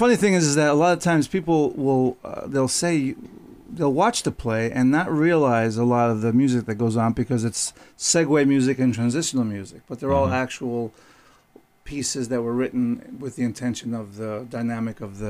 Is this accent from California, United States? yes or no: no; New York, United States; I was born and raised in New York.